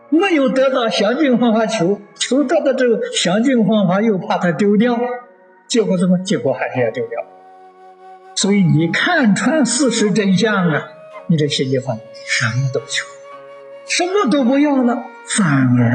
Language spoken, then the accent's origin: Chinese; China; 我们中国人常说人道无求品质高